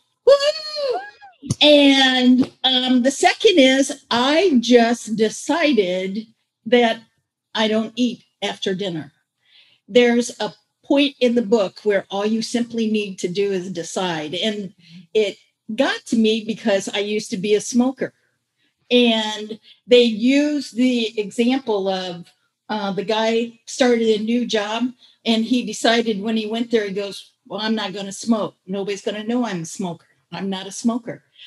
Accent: Indiana, United States; So I'm from Indiana, and I can really relate to all those people on the show.

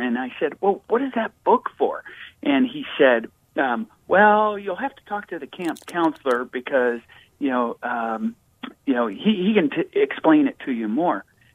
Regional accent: California, United States; born there; also born or lived in Colorado / Minnesota / Missouri; I was born in California, but we made treks from California to Colorado to Minnesota to Missouri, back to California, back to Minnesota.

